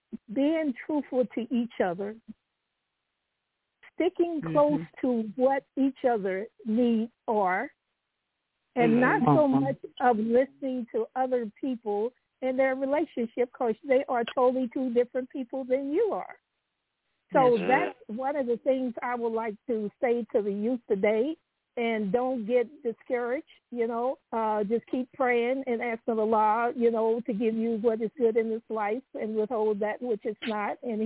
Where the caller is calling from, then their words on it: Dallas, Texas, United States; I'm in Dallas, Texas, at Masjid Al Islam.